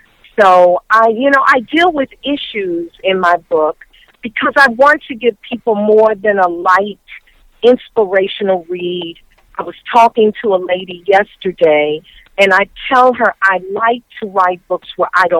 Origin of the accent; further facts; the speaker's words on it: St. Louis, Missouri, United States; when I was doing a book signing in St. Louis, my hometown, and I had just came from Indianapolis where I had a great book signing.